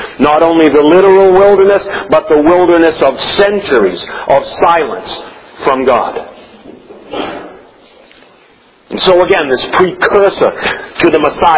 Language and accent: English; Brockton, Massachusetts, United States; You know, I grew up in Brockton. Some of you who know Brockton just laughed.